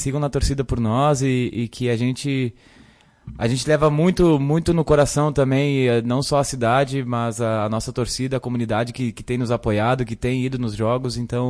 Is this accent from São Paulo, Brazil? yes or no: no; Caxias do Sul, Rio Grande do Sul, Brazil; born there; eu nasci em Caxias do Sul. Eu nasci em Caxias do Sul.